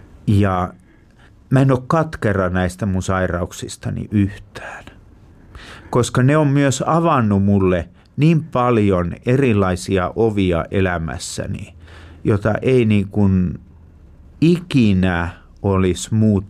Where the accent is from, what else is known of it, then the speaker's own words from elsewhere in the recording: Central Ostrobothnia, Finland; Kyllä minä olen keskipohjalainen niin kuin todella syvältä juuriltani. Mun sukujuureni on Vetelissä